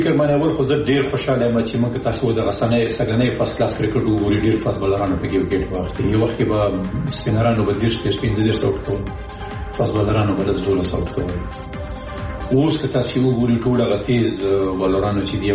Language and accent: Pashto; Afghanistan; موږ هم افغانان یو